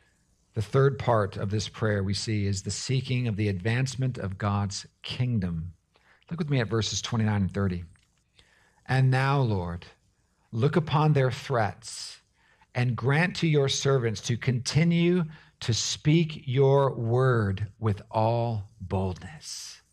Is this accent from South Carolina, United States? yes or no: yes; South Carolina, United States; "Oh, you're from South Carolina?" I said, I am from South Carolina."